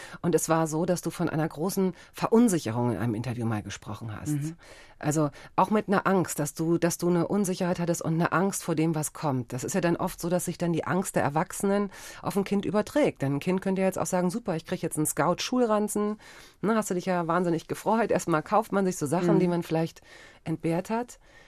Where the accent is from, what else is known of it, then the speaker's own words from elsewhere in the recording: West Germany, Germany; Weil ich, klar, als Westdeutscher, ich könnte dir zum Beispiel diese Frage, habe ich jetzt gerade gedacht, umgekehrt so gar nicht beantworten, wie die Stimmung in unserem Land war.